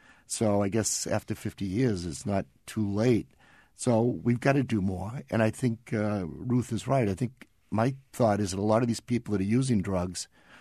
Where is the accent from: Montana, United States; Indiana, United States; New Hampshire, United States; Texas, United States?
New Hampshire, United States; Concord; And as a kid growing up in Concord, when we had 2,100 people at the New Hampshire Hospital